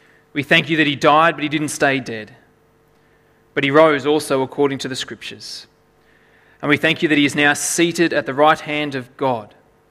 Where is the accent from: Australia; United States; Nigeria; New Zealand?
Australia; Lithgow, New South Wales; And then there's Lithgow, my hometown.